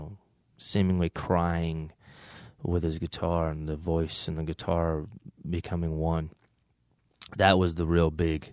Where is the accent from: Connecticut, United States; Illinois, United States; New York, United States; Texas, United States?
Illinois, United States; Chicago; also born or lived in St. Louis; We are from St. Louis, Missouri. I grew up in between St. Louis and Chicago, spent most of my time in Chicago.